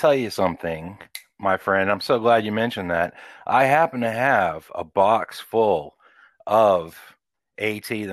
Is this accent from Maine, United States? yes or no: yes; Portland, Maine, United States; born there; So I was born... Portland, Maine, and my parents divorced when I was about 8